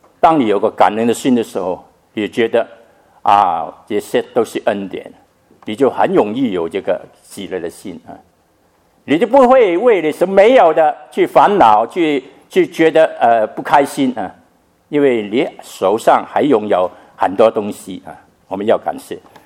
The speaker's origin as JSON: {"language": "Chinese", "country": "China", "said": "我们中国人说，知足常乐"}